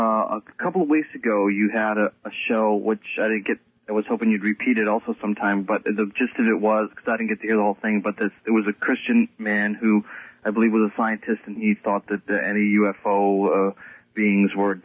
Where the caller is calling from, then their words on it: Rhode Island, United States; Oh, hi. I'm calling from Rhode Island.